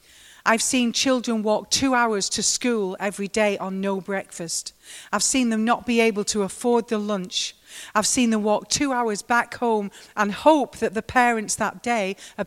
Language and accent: English; United Kingdom; And me being British, I thought they would all line up.